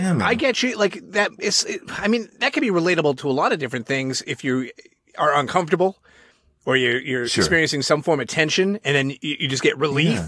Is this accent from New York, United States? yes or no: no; Massachusetts, United States; all these girls in here want to bang me because I'm from Massachusetts.